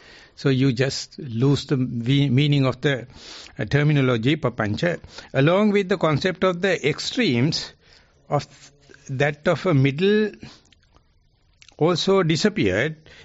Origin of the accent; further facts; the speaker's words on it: Sri Lanka; English is a second language; I am just bumpkin from Sri Lanka.